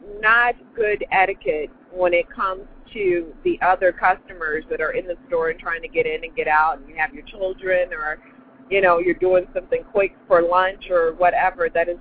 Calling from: Cleveland, Ohio, United States; I'm calling from Cleveland, Ohio.

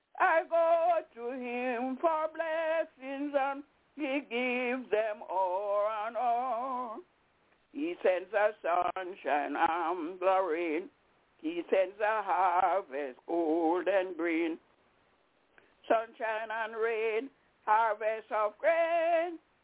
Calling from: Albany, New York, United States; I'm calling from Albany, upstate New York.

